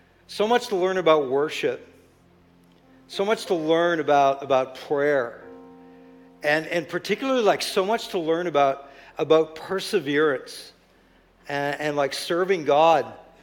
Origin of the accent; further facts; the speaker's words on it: Saint John, New Brunswick, Canada; I grew up in St. John, and you know, I've never seen the level of brokenness and lostness that I'm seeing these days. Right in our own city.